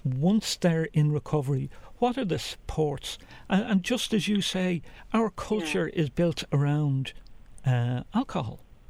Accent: Dublin, Leinster, Ireland; I grew up in Fairview, and there was one off license on Phillipsburg Avenue, and as a child, you didn't go into it.

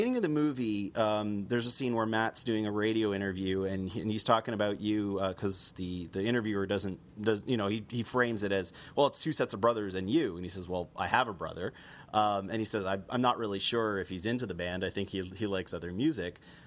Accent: Toronto, Ontario, Canada; happening right now until May 5th in my hometown of Toronto, Canada.

